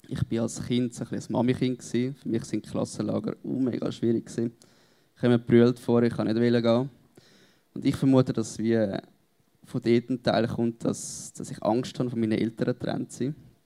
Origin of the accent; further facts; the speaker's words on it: Winterthur, Zurich, Switzerland; Ja, ich bin ein Winterthurer durch und durch. Ich bin da geboren und aufgewachsen.